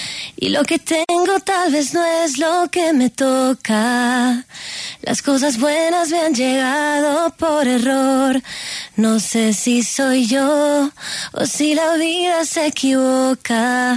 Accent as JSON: {"language": "Spanish", "region": "Bogotá", "country": "Colombia", "tie": "born or raised there", "also_born_or_lived": "Caribbean coast", "said": "como yo me crié también en Bogotá, yo siento que yo puedo hablar muy rolo si quiero. Y puedo hablar muy costeño si quiero."}